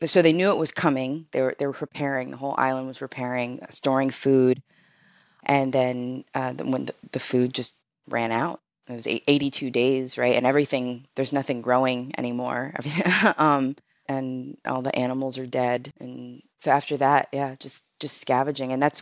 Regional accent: United States; because I grew up in America where we're, you know, we think we can do anything

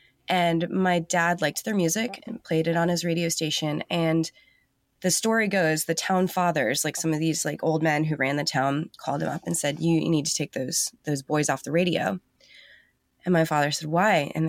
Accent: Augusta, Georgia, United States; born there; also born or lived in South Carolina; I was born in 1981 in Augusta, Georgia. My town is too small to have a hospital. Like, to this day, there's no hospital. We actually lived in South Carolina at the time

